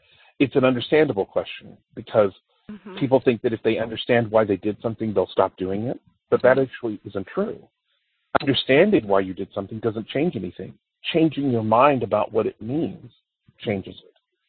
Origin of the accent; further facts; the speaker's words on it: the South, United States; I mean, I grew up in the South. I'm not hearing anything I haven't heard my entire life.